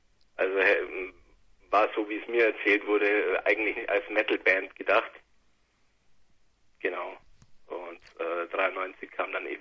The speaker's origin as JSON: {"language": "German", "town": "Augsburg", "region": "Bavaria", "country": "Germany", "said": "wir zwei neuen Gitarristen, wir kommen eigentlich aus Augsburg."}